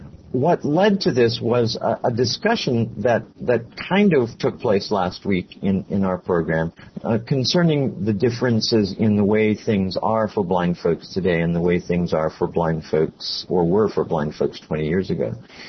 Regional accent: Miami, Florida, United States; from Miami, Florida

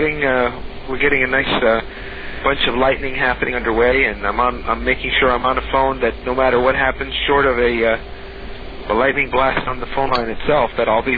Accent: Michigan, United States; also born or lived in Atlanta, Georgia; I was born in Atlanta in 67, and then we moved to Michigan, to Michigan School for the Blind, which is where I received all my quote-unquote blind

